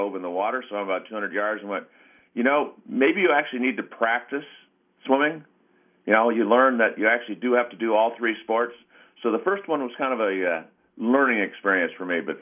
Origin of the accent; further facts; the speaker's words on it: Orinda, California, United States; Marimonte High School in Orinda, swam, went to Cal to swim